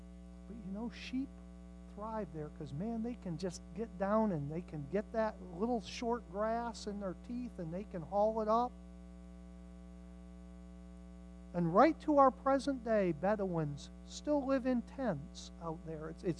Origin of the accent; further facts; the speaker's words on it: United States; Because growing up in America, I just was not prepared for what it's like in Israel.